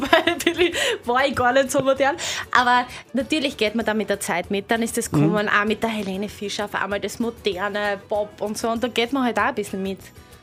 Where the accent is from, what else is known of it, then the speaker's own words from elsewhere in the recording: Austria; ich bin ja aus Österreich